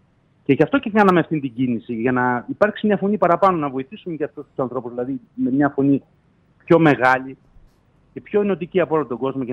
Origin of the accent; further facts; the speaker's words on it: Zarko, Thessaly, Greece; εγώ τυχαίνα είμαι από το Ζάρκο. Μια ζωή τα βλέπαμε τα ποτάμια και μια ζωή είχαμε προβλήματα.